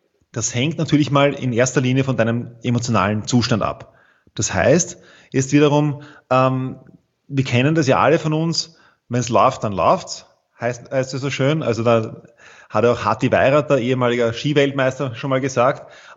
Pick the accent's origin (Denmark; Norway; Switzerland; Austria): Austria; Vienna; ich bin aus Wien, so wie du.